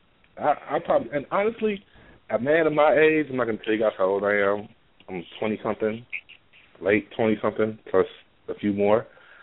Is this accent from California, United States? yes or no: yes; California, United States; I'm from Cali. Okay. But I'm from Northern Cali. I'm between the Bay Area, right, Sacramento.